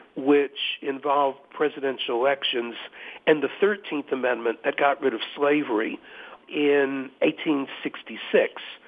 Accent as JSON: {"language": "English", "region": "Texas", "country": "United States", "said": "as a Texan who doesn't like either of the Texan senators"}